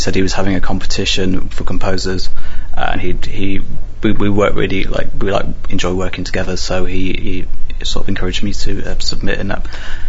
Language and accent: English; London, United Kingdom; now in Netherlands; I'm actually from London originally, and recently moved to Holland